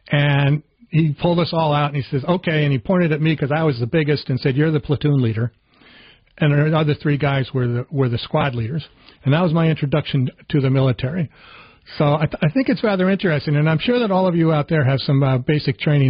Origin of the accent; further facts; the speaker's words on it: New Jersey, United States; I'm from New Jersey originally.